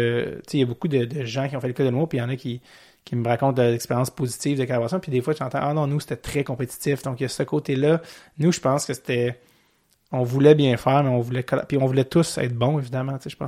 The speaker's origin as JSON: {"language": "French", "town": "Montreal", "region": "Quebec", "country": "Canada", "said": "Donc, moi, je venais de Montréal."}